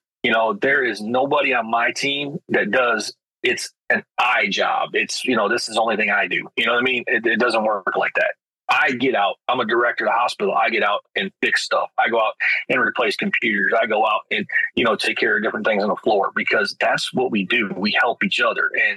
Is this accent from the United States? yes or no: yes; Detroit, Michigan, United States; No, you know, I grew up in Detroit, and, you know, when I went in that area, you know, you had a couple of choices.